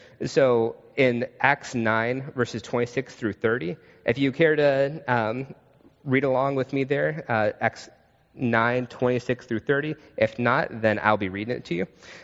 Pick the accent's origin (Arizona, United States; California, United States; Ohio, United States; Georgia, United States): Arizona, United States; Tucson; If you want to use a cowboy metaphor, which I'm from Tucson, I love cowboy metaphors.